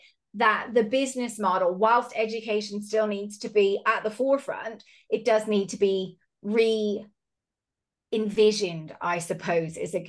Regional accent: United States; I remember growing up with Always, because I'm from America

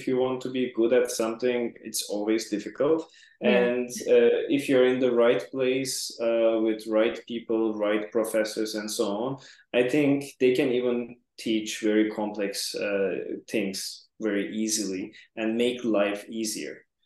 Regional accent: Turkey; English is a second language; moved away as an adult; now in Switzerland; So I am originally from Turkey.

